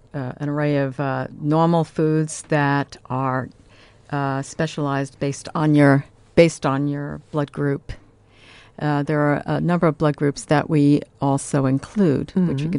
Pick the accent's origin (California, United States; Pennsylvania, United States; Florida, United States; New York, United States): New York, United States; My latest place is Arizona, where my grown children live, and I'm originally from New York.